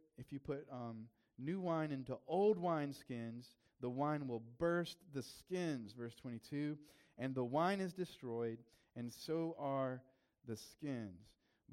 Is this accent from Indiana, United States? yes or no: no; South Carolina, United States; now in Maryland, United States; He gets flown up here to paint in Maryland, where, you know, I'm from South Carolina.